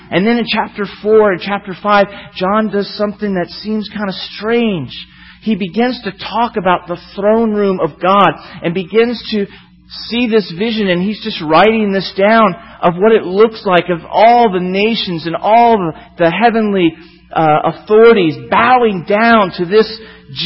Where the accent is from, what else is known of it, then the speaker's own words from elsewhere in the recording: Florida, United States; Because I was from Florida and I liked the Gators.